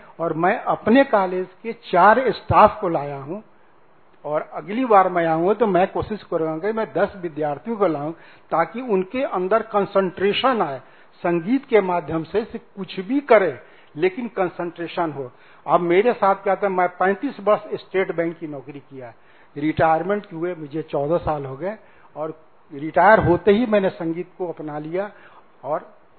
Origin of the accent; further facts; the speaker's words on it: Motihari, Bihar, India; मैं मोतिहारी बिहार से हूँ